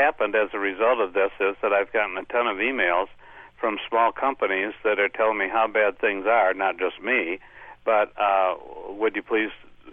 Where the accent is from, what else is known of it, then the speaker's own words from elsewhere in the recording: Highland Park, Michigan, United States; born there; also born or lived in Lansing; I was born in Highland Park, Michigan, which is not far from where Henry Ford's first plant was.